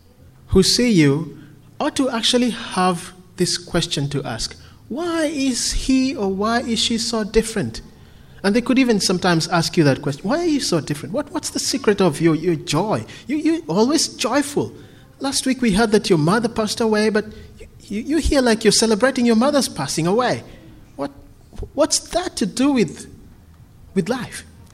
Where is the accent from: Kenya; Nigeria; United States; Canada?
Kenya; English is a second language; moved away as an adult; now in Australia; Yeah, I come from Kenya. I come from Africa.